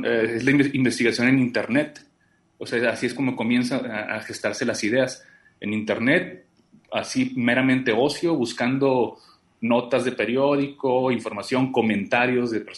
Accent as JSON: {"language": "Spanish", "town": "Tecate", "region": "Baja California", "country": "Mexico", "moved": "as an adult", "lives_now": "Guadalajara, Mexico", "said": "yo soy de Tecate, Baja California."}